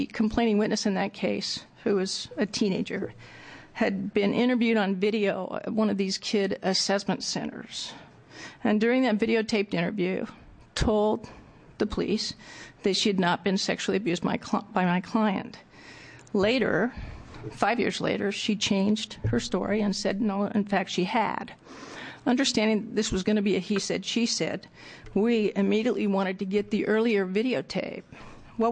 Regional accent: Utah, United States; now in Oregon; I grew up in Utah, where the judge could fix what they thought was an erroneous jury verdict.

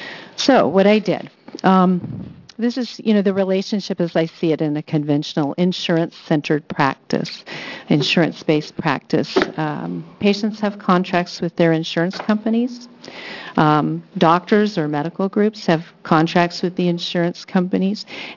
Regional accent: Virginia, United States; now in Coos Bay, United States; I'm from Virginia. I'm a Virginia transplant.

